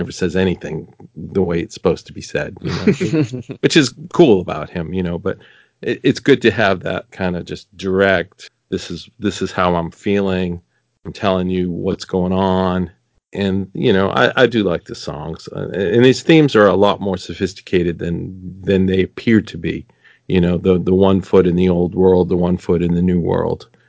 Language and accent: English; Massachusetts, United States; I was raised in Massachusetts in that area.